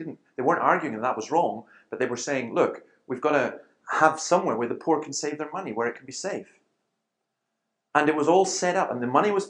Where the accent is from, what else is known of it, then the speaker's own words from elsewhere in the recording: Scotland, United Kingdom; I'm ashamed, because as a Scotsman, we had a banking system that was the envy of the world